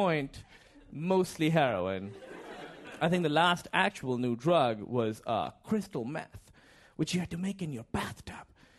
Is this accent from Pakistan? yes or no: yes; Pakistan; And I'm from Pakistan.